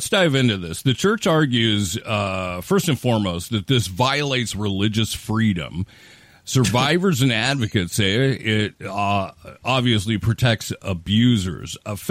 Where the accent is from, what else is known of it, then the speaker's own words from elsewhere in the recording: Seattle, Washington, United States; it has to do with my hometown, and my home state, Seattle, Washington